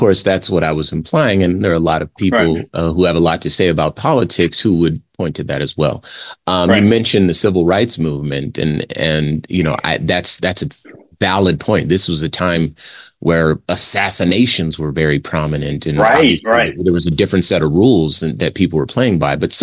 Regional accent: Arizona, United States; I'm from Arizona.

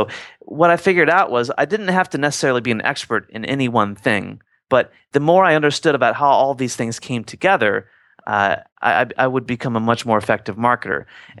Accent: Midwest, United States; Kind of got me through my teenage years of growing up in the Midwest.

